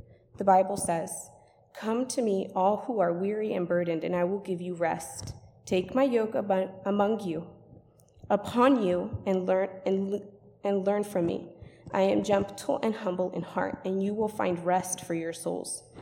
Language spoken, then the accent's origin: English; Los Angeles, California, United States; I was born in Los Angeles, California. My parents divorced when I was 7 and I grew up with my father.